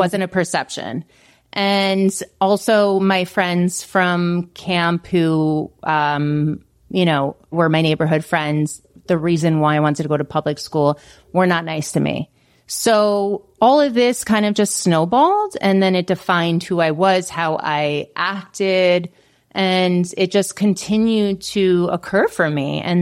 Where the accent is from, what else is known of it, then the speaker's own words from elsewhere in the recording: New York, United States; moved away as an adult; now in Florida, United States; So I came from New York and then I moved to Florida at age 34.